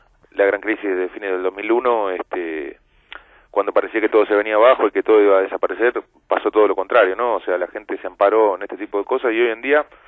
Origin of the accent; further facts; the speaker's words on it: Mendoza, Argentina; born there; yo soy de Mendoza, soy nacido en Mendoza, en la provincia de Mendoza, que es una provincia que está sobre la cordillera de los Andes, cerca, es una provincia limítrofe con Chile, está a la altura de Santiago de Chile.